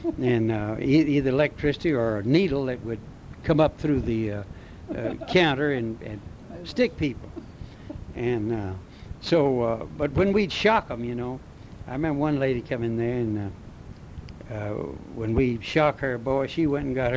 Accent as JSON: {"language": "English", "town": "Diboll", "region": "Texas", "country": "United States", "tie": "born there", "also_born_or_lived": "Gary / Geneva", "said": "I was born in Diboll in 1907."}